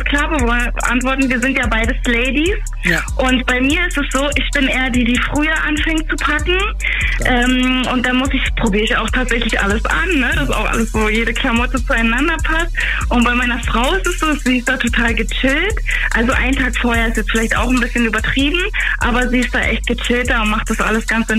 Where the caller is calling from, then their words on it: Mariendorf, Berlin, Germany; aus Mariendorf. Kannst gern beide sagen.